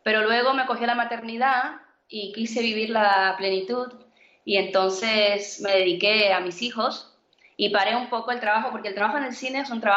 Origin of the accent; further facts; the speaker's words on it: Cuba; moved away; Cuando me fui de Cuba